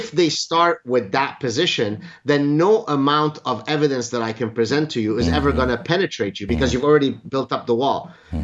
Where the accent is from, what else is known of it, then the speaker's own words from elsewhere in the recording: Canada; especially as a Canadian